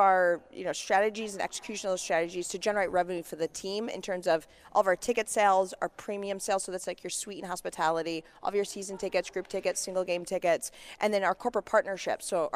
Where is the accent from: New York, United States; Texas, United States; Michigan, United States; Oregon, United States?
Michigan, United States; Flint; I'm from Flint, Michigan originally. So it kind of gives you a little bit of understanding where I'm from.